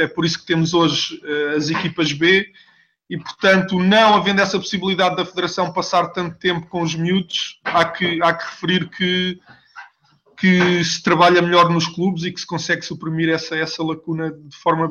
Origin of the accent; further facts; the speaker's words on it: Portugal; enquanto português e enquanto amante do futebol, extremamente orgulhoso